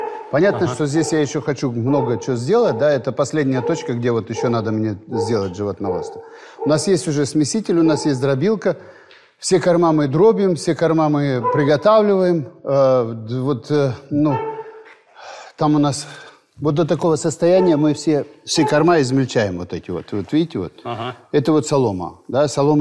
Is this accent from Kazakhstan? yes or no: yes; South Kazakhstan, Kazakhstan; я вот вырос в Южном Казахстане